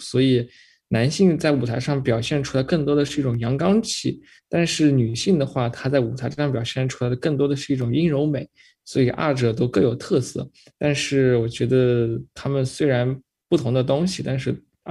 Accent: Lanzhou, Gansu, China; 我算是土生土长兰州人。就我记忆里面，我父母甚至说我父母的父母，他们都是这边，就没有说像之前什么支援大西北从别的地方移民到兰州，就这种情况在我们家暂时还没有出现。

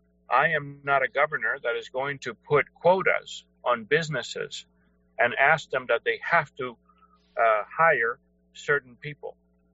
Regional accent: Cuba; now in United States; So I came from Cuba, and I have a very vivid memory of what big government was.

